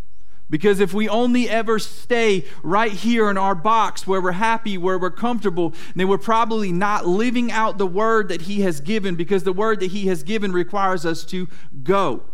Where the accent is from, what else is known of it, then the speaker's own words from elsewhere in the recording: Jacksonville, United States; now in Mount Olive, United States; I grew up in Jacksonville, and if you weren't at the movie theater on the weekend, you were probably hanging out the mall or something like that. Well, there's not a whole lot of that here in Mount Olive